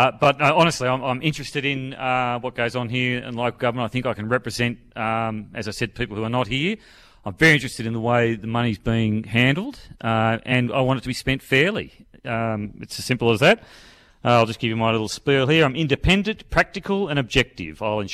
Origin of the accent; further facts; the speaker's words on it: Cooma, New South Wales, Australia; and I've come back and live in Queanbeyan now, where I've been for about 11 years. I grew up in Cooma.